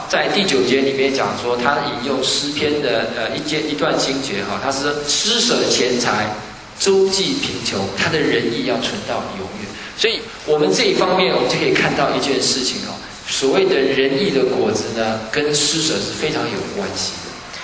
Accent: Taiwan; 我们台湾人很会做生意啊

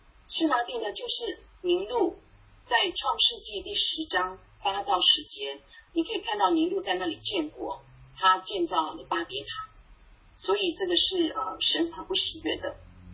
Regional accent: China; 那开光礼我们中国人其实都还蛮熟悉的

